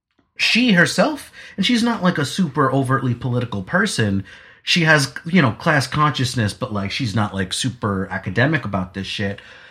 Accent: United States; born there; I was born here. I was born in the United States. I was conceived in Guatemala. I got lucky and I was born here.

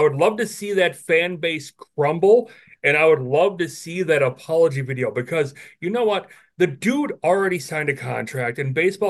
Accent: Wisconsin, United States; because we're all Brewers fans, we're from Wisconsin

